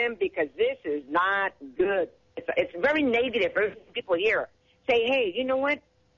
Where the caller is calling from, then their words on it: Monterey, California, United States; I'm calling from Monterey, California.